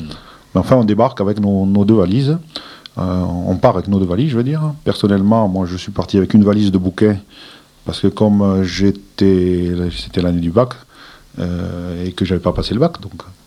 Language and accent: French; Oran, Oran Province, Algeria; moved away; moi, quand je suis parti, le port d'Oran brûlait. Et donc, les bateaux, par contre, ne partaient plus.